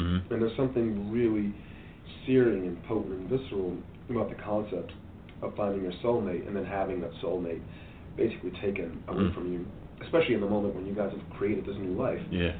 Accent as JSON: {"language": "English", "town": "Miami", "region": "Florida", "country": "United States", "tie": "born or raised there", "said": "I remember growing up, you know, I grew up in Miami, Florida, and I remember watching the news"}